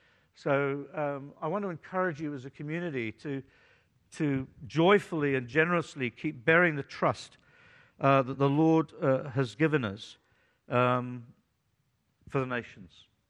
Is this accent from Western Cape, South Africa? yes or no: no; Johannesburg, Gauteng, South Africa; born there; I am a South African. I was born in Joburg.